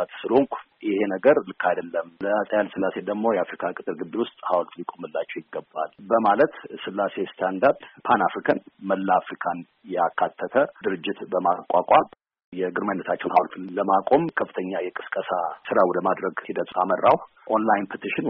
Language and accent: Amharic; United States; እኔ አሜሪካን ሀገር ነው ተወልጄ ያደግኩት። እዛ ተወልጄ ባድግም በቤተሰቦቼ ምክንያት የኢትዮጵያን ታሪክና ባህል እንዳከብር ለማወቅም ችያለሁኝ